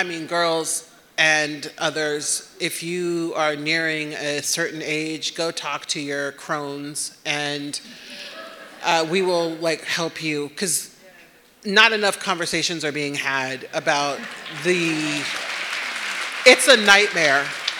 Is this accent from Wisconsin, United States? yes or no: no; Nebraska, United States; I am from Nebraska.